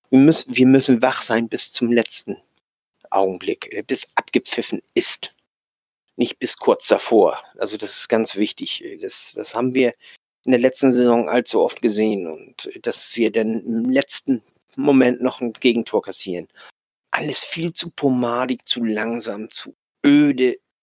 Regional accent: Hamburg, Germany; Bei uns in Hamburg, weißt du, wenn einer mal ein bisschen was kann, dann wird er gleich hochgejubelt

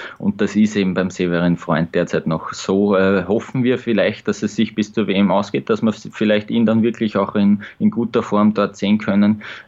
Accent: Austria; Also als Österreicher kann man da nur neidisch drauf schauen

